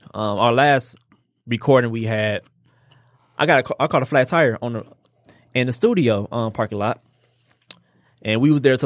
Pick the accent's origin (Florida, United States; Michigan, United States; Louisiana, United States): Michigan, United States; Detroit; Especially, we grew up in Detroit. You know, it's some people be dead or in jail by 25.